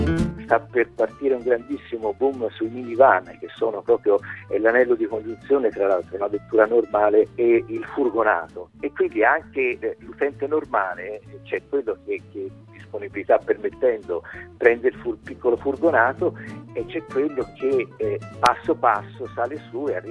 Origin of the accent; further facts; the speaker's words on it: Florence, Tuscany, Italy; Leggevo che in Toscana, io sono di Firenze